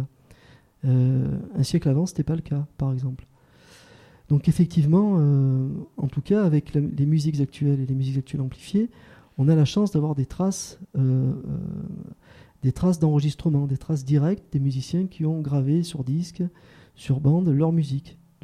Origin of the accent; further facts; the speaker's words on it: La Seyne-sur-Mer, Provence-Alpes-Côte d'Azur, France; Pourtant, je ne venais pas très loin. Je suis originaire de la Seyne-sur-Mer, dans le Var.